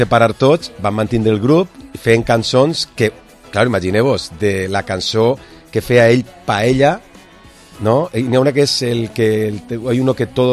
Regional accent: Albacete, Castilla-La Mancha, Spain; és paregut a d'on soc jo, no?, al Albacete.

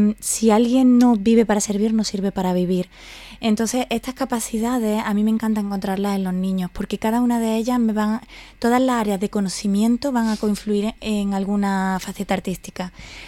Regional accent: Córdoba, Andalusia, Spain; now in Villarreal, Spain; Yo soy cordobesa, entonces aquí en Villarreal me he sentido como en casa desde que llegué. Hace 4 años que estoy en tierra valenciana, en Castellón

